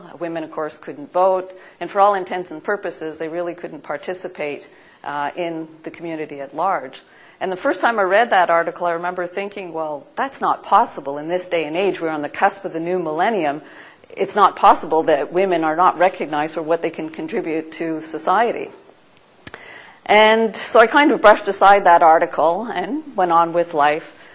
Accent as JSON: {"language": "English", "town": "Montreal", "region": "Quebec", "country": "Canada", "tie": "born there", "said": "So I was born here in Montreal into a great family"}